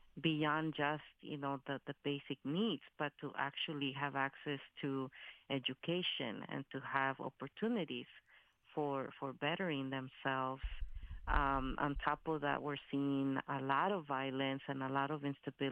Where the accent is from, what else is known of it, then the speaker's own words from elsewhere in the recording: Mexico; now in United States; even in my hometown, whenever I make plans to go down there, my own family in Mexico begs me not to come